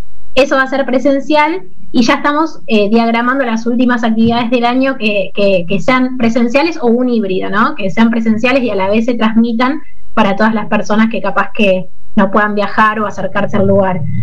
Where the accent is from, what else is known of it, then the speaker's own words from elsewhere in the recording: San Antonio de Areco, Buenos Aires Province, Argentina; de San Antonio de Areco, contadora pública, y también soy de San Antonio de Areco, estoy en San Antonio de Areco.